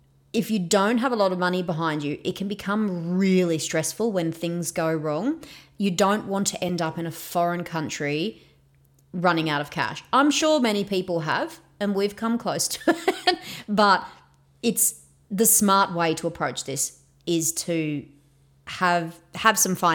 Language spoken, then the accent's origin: English; Australia; So we're from Australia